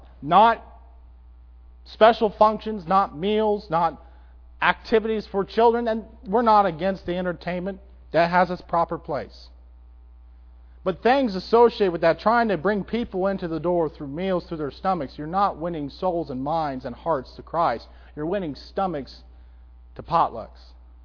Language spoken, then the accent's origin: English; Oregon, United States; Now, growing up in Oregon, where water is plenty, my fishing pole down here has been sorely underused.